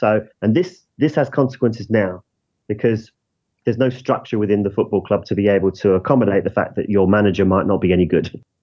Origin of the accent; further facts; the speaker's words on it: England, United Kingdom; as an Englishman and an England fan